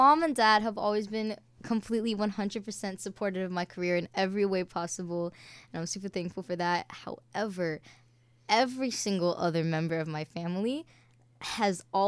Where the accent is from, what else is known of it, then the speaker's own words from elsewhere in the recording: Hawaii, United States; Hawaii and already been there for like a few generations. So my ethnicity is Filipino, but technically I'm Hawaiian.